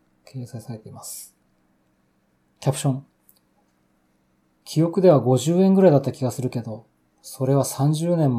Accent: Aichi, Japan; 僕たち、愛知県出身者からすると、どこにでも売られているような気がしてならないのだけれど

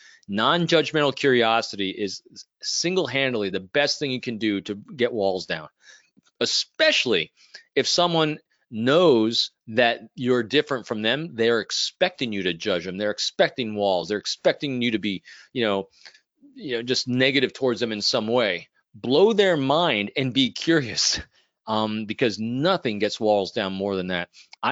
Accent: New York, United States; I am originally from the Northeast. I grew up in New York, you know, north of the city.

